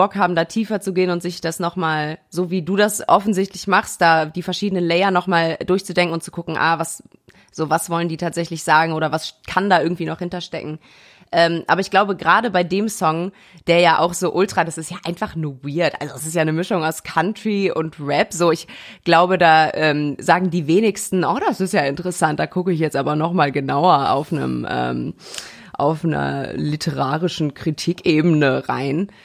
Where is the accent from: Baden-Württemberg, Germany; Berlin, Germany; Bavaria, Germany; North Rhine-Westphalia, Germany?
North Rhine-Westphalia, Germany; wir kommen ja beide aus NRW, wir sind quasi auch Nuppen im Westen